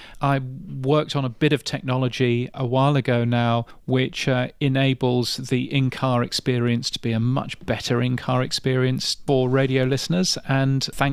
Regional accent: United Kingdom; And NPR, to me, as a Brit, is incomprehensible.

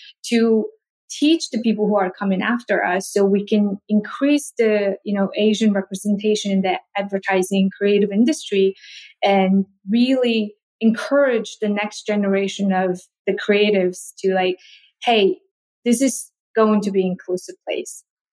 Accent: Mongolia; moved away; also born or lived in South Korea; So growing up in Mongolia, I didn't get to eat a lot of fruit because it's just so expensive and we don't have a lot. And when I first moved to South Korea

